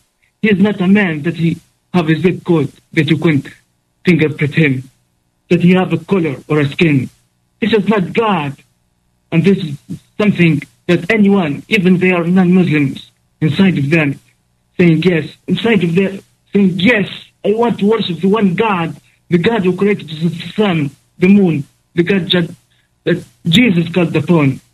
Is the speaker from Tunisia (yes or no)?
yes; Tunisia; I am from Tunisia. I'm a student.